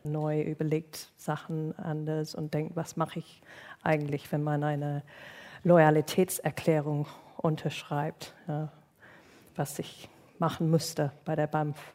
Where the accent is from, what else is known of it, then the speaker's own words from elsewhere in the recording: United Kingdom; born there; German is a second language; in was für eine verrückte Reise mein Geburtsland sich gerade findet